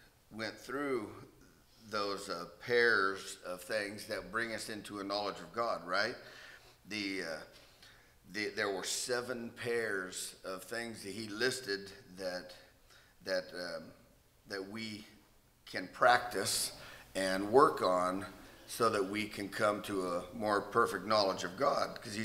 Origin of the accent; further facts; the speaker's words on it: California, United States; Well, growing up in California, you know, I was used to the heat, you know, work all my life in it.